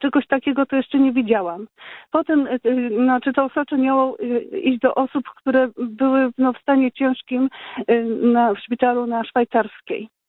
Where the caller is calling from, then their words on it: Poznań, Greater Poland Voivodeship, Poland; Witam, ja jestem lekarką z Poznania